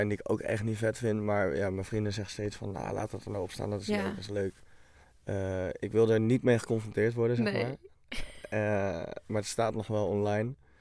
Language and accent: Dutch; Deventer, Overijssel, Netherlands; Dus toen heb ik een beurs gekregen van de gemeente Deventer, waar ik vandaan kom.